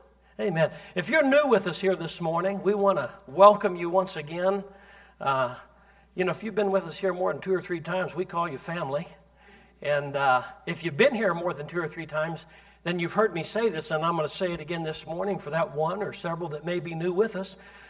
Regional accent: Scotland, United Kingdom; Scotch is a drink, they tell me. I'm a Scotsman.

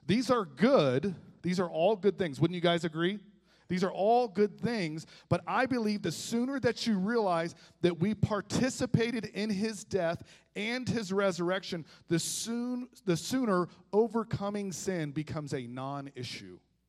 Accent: Melbourne, Florida, United States; I'm from the city, I'm from Melbourne, Florida

